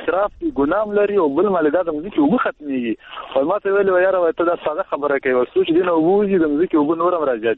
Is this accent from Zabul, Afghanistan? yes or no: no; Baghlan, Afghanistan; ما د کیلګینه د بغلان ولې